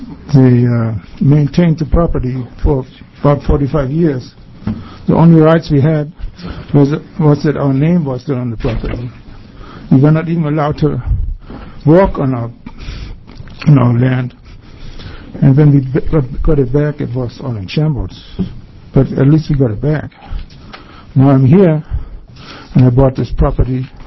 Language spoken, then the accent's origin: English; Germany; I come from East Germany